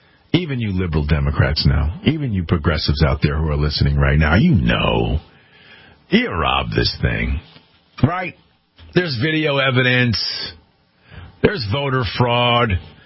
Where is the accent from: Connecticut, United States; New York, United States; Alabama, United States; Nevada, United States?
Connecticut, United States; In my home state of Connecticut, right?